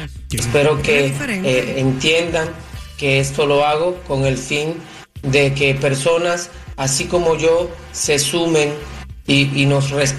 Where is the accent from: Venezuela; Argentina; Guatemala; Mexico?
Venezuela; tengo 32 años, soy venezolano